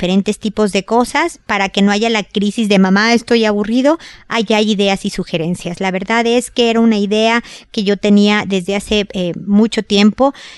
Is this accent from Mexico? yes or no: yes; Mexico; now in Chile; Yo estoy en Chile y soy mexicana